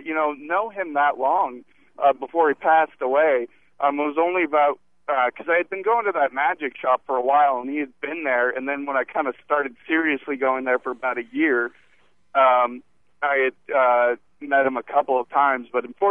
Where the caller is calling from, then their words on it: Santa Rosa, California, United States; Santa Rosa.